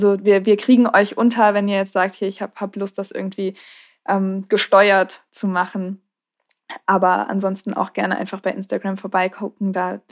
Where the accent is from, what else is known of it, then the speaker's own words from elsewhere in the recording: Marburg, Hesse, Germany; Also ich komme auch aus Marburg.